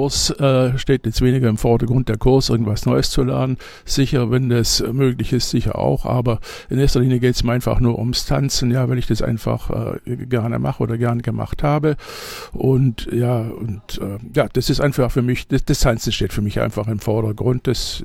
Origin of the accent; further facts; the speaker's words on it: Mönchengladbach, North Rhine-Westphalia, Germany; Ich komme aus Mönchengladbach. Bin 68 Jahre alt.